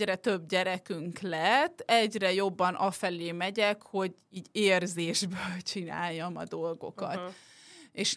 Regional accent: Moscow, Russia; gyerekkoromban, még Moszkvában, mert én Moszkvában nőttem fel

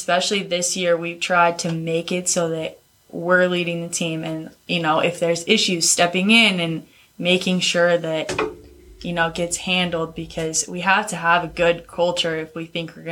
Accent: Colorado, United States; I mean, I think because I'm from Colorado, I'm very outdoorsy.

